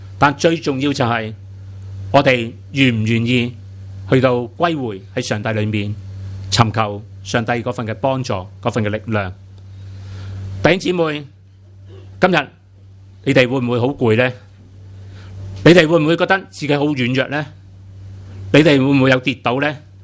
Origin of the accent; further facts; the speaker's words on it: Hong Kong; 我们香港人有很多人，当你很攰受里面，你喜欢做什么？